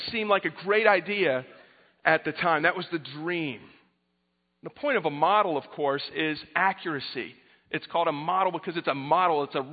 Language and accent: English; Jacksonville, Florida, United States; Josh mentioned that I'm from Jacksonville, Florida, largest city in America landwise